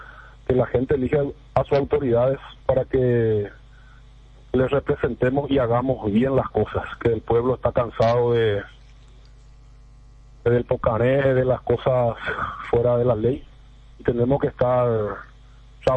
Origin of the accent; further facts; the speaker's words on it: Itacaraí, Paraguay; Fui concejal 2 periodos consecutivos acá en mi pueblo de Itacaraí.